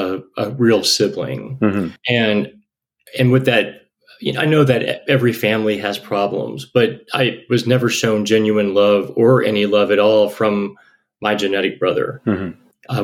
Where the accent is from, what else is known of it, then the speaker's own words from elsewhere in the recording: Louisiana, United States; Which was pretty cool because I grew up in South Louisiana of all places.